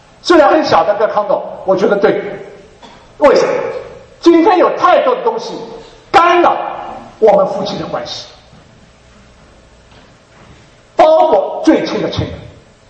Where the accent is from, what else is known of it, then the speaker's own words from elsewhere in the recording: Shanghai, China; 就是像上海这种石库门房子，一栋楼里边住七八户人家，所以三代同堂是太简单的事了。所以不断的就我小的时候就在听着邻居在那边吵架长大